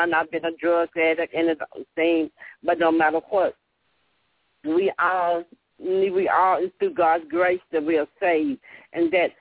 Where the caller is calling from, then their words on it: Melbourne, Arkansas, United States; I'm calling from Melbourne, Arkansas.